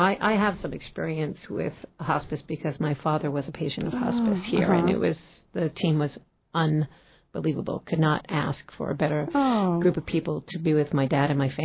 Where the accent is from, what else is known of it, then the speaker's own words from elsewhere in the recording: New York, United States; We're from New York, but anyway, so that was the trajectory.